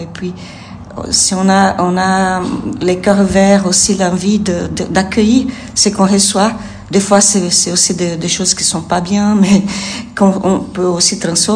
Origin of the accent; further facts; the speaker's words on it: Brazil; Moi, je viens du Brésil.